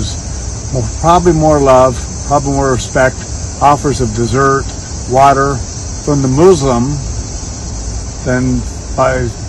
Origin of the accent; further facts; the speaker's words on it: Ohio, United States; I'm from Ohio and I came up here in case anyone got hurt